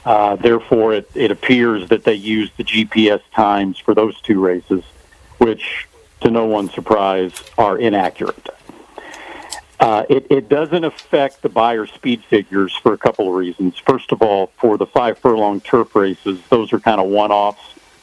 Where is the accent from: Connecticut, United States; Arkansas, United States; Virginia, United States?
Arkansas, United States; Hot Springs; I mean, I was born and raised in Hot Springs. I grew up sneaking into Oaklawn Park.